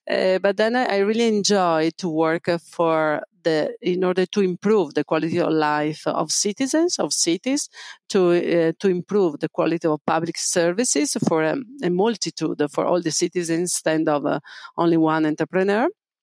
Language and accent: English; Venice, Veneto, Italy; English is a second language; I come from Venice. I was born and grew up in Venice, and my background is business economics. I have been studying in Venice in Ca' Foscari University